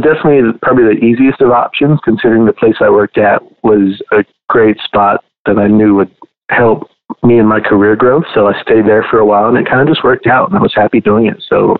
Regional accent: Houston, Texas, United States; So I was born in Houston, Texas, born and raised.

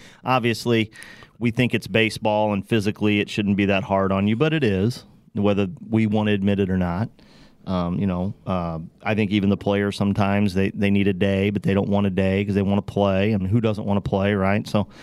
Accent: Madison, Wisconsin, United States; Now, Tom Moto, you got to remember now, I grew up in Madison, so I got my Madison math going here.

